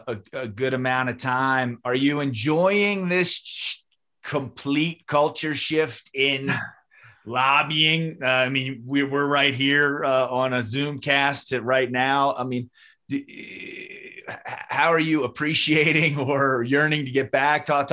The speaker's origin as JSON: {"language": "English", "town": "Baltimore", "region": "Maryland", "country": "United States", "said": "Like, I come from the Baltimore region, at least in my head."}